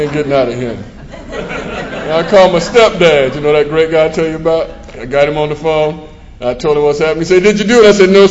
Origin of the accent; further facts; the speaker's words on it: Savannah, Georgia, United States; I heard it, you know, when I grew up in Savannah, Georgia.